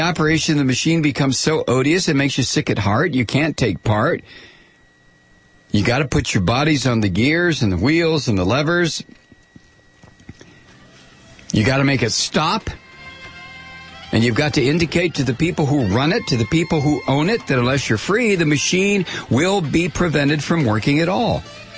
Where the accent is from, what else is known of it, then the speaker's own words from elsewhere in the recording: Toledo, Ohio, United States; Well, I grew up in Toledo, Ohio